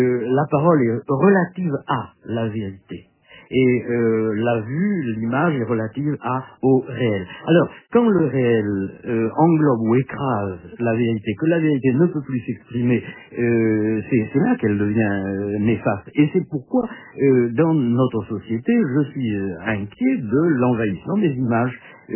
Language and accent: French; Bordeaux, Nouvelle-Aquitaine, France; je suis bordelais, que je me suis attaché à Bordeaux, que je n'en ai jamais bougé. Je suis né à Bordeaux et que c'est mon lieu, que je n'ai jamais voulu devenir parisien